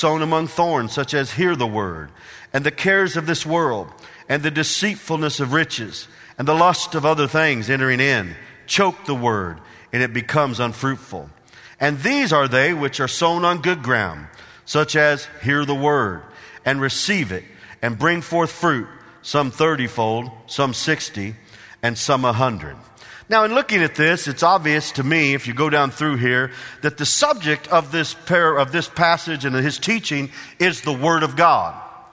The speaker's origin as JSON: {"language": "English", "region": "Illinois", "country": "United States", "tie": "born or raised there", "said": "I remember growing up in Central Illinois, we came down here for camp meeting."}